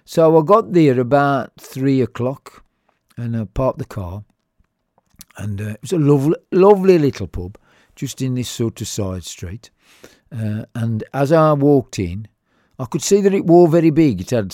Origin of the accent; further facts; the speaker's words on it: Albury, New South Wales, Australia; And I went, no mate, I'm from Albury.